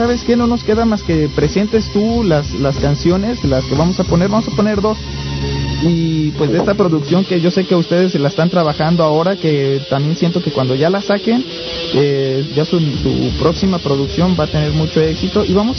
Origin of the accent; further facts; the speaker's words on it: Morelos, Mexico; yo soy del estado de Morelos